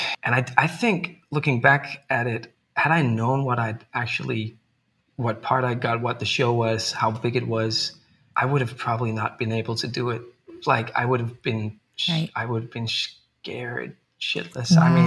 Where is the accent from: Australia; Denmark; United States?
Denmark; English is a second language; I'm from Denmark. I lived in Copenhagen. I was 19 years old. I was in high school.